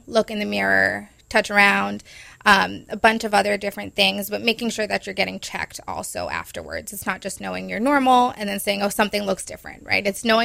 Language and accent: English; Rhode Island, United States; So my mom, I'm originally from Rhode Island. I've been here for 5 years now.